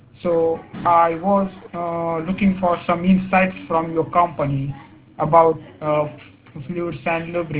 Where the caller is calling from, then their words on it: India; English is a second language; Basically, our company headquarters is in USA. And I am calling from India right now.